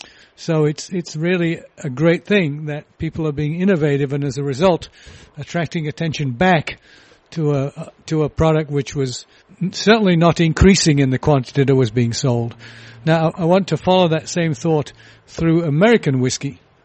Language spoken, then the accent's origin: English; United Kingdom; I grew up in the United Kingdom